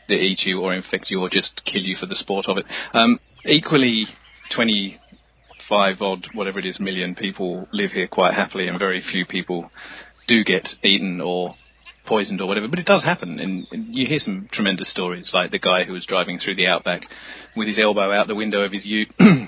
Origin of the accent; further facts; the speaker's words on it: United Kingdom; moved away as an adult; now in Australia; I grew up in Britain through my mid-20s, I can never remember, but 26 or something like that, I came to Australia the first time, and so I've lived here for nearly 20 years now